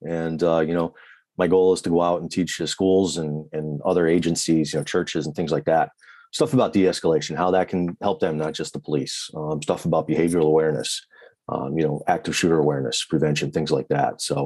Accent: Rotterdam, New York, United States; I grew up in Capital District, New York State, right outside of Albany in Rotterdam, and always wanted to be a cop.

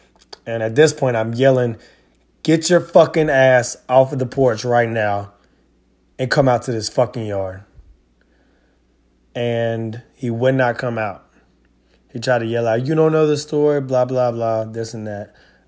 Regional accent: Claxton, Georgia, United States; I'm born and raised in Clymie, Claxton, Blackston, whatever you want to call it.

